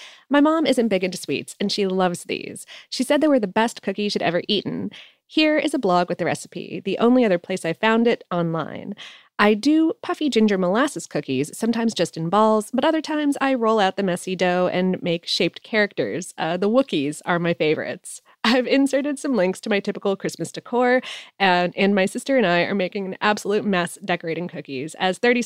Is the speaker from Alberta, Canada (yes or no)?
yes; Calgary, Alberta, Canada; my hometown of Calgary, Alberta